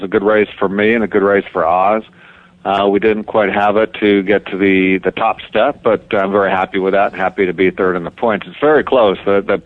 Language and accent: English; Grand Rapids, Michigan, United States; I grew up in Michigan, and it's just a couple hours away in Grand Rapids